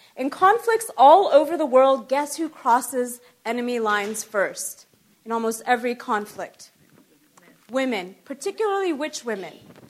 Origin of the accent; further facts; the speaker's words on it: Los Angeles, California, United States; So I come from Los Angeles, and a lot of people say, well, why have you gone to Nebraska and Iowa and North Carolina in the last few years?